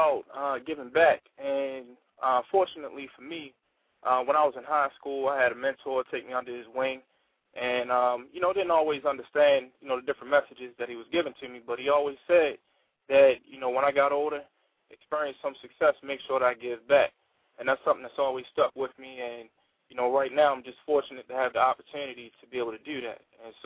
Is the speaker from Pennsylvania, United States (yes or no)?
no; Baltimore, Maryland, United States; Born and raised in Baltimore, East Baltimore.